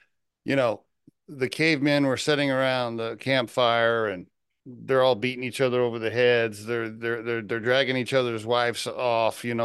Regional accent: Oklahoma, United States; Now, I keep in mind, I grew up in Oklahoma, and my mother was like kind of Pentecostal, so to speak, Assembly of God Christian.

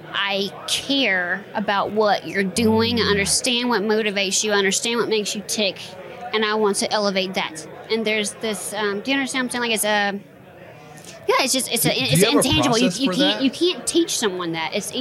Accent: the South, United States; I'm from the South. We're hospitable.

